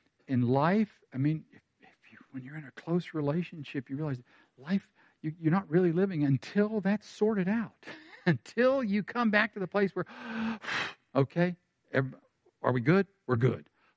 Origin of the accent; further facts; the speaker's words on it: Pittsburgh, Pennsylvania, United States; when the Pittsburgh Penguins won the Stanley Cup, and I'm from Pittsburgh, and nobody ever wins